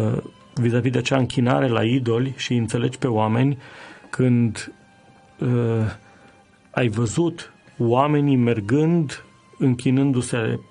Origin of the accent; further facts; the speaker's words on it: Romania; born there; suntem binecuvântați că ne-am născut în România